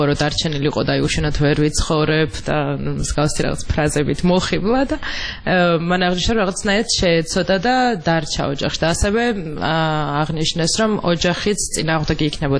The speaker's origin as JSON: {"language": "Georgian", "region": "Imereti", "country": "Georgia", "said": "მე თვითონ იმერეთიდან ვარ და ხშირად მეწოდა ხოლმე ეგ სოფელში დასვლა ორი სოფელი მაქვს"}